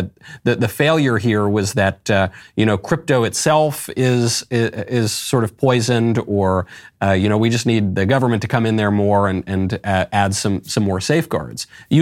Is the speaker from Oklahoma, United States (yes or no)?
no; New York City, New York, United States; maybe that's from my prejudices as a New Yorker.